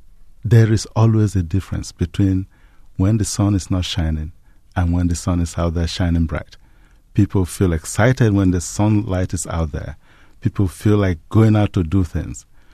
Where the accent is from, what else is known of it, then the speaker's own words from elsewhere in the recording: Nigeria; As you know, I was born and raised in Nigeria. And my research has now taken me back to my childhood.